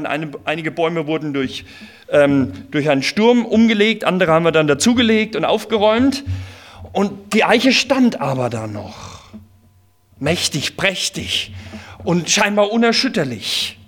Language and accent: German; Bavaria, Germany; meine Eltern bin groß geworden im Landkreis Coburg, das ist in der Nähe vom Fichtelgebirge